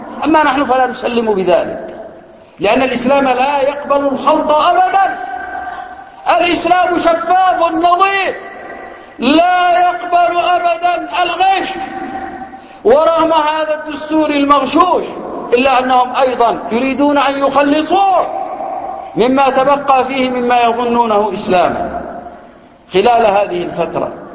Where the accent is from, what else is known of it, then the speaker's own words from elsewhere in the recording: Yemen; وعندنا باليمن تخلصنا من كوابيس كثيرة